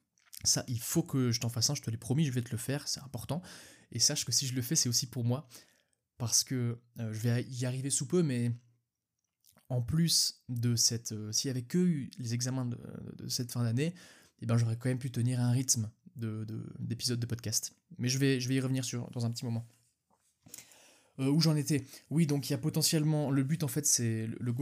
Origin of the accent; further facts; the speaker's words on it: Switzerland; je l'ai déjà dit dans ce podcast, mais je suis suisse